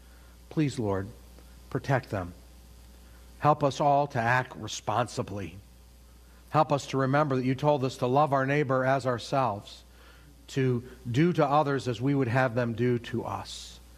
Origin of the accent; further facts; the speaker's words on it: Massachusetts, United States; When I was growing up in Western Massachusetts, my sister was dating a Marine.